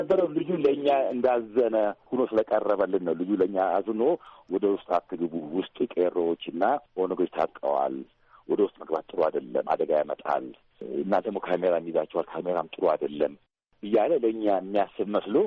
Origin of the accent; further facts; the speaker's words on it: Addis Ababa, Ethiopia; እኔ የፈረንሳይ ሌጋሲን ልጅ ስለሆንኩኝ ሰፈራችን ጫካ ነው።